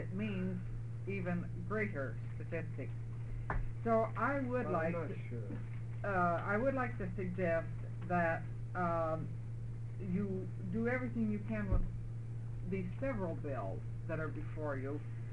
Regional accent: Lake Oswego, Oregon, United States; from Lake Oswego

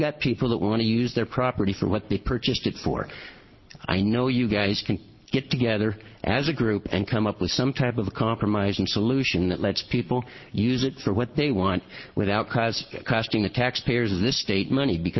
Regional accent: Ashland, Oregon, United States; now in Medford, United States; I was born and raised in Ashland, graduated from Southern Oregon College, moved to the big city of Medford in 1974.

